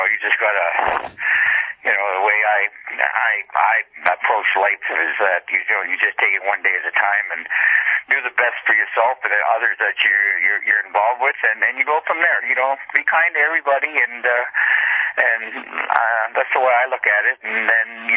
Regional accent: Riverton, Manitoba, Canada; as a young adult and a young person growing up in my hometown of Riverton

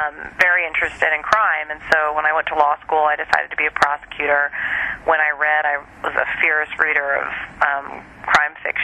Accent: Wichita, Kansas, United States; in the 70s when I was growing up in Wichita

